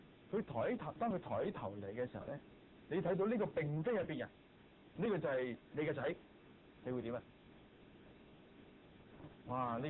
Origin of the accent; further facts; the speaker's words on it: China; 我们中国人人生七十古来稀